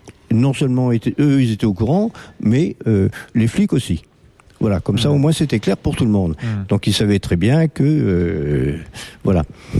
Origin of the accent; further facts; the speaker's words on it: Marmande, Nouvelle-Aquitaine, France; je suis donc de Marmande